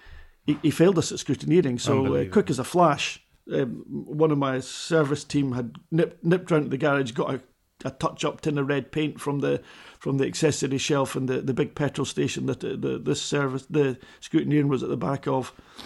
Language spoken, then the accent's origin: English; Edinburgh, Scotland, United Kingdom; I mean, I was a kid from Edinburgh, stupidly aspiring to be part of the World Championship